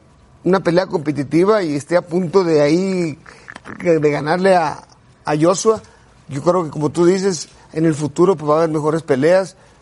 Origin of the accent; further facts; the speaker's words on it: Mexico; como mexicano